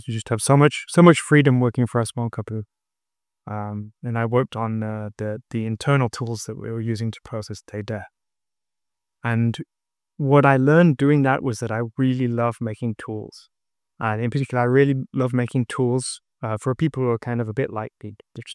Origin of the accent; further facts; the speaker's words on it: North West England, United Kingdom; So I'm originally from England, from a small town near Manchester, Redbull.